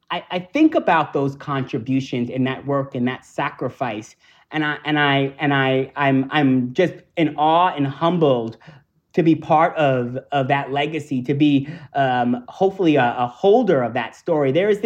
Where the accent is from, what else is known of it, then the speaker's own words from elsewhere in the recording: New York, United States; you know, I'm a New Yorker